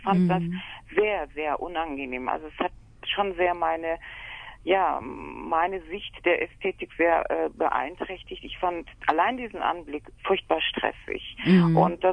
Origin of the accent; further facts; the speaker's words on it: Turkey; Dadurch, dass ich aber Migrantin bin, ich bin Türkin, kenne ich das gar nicht anders.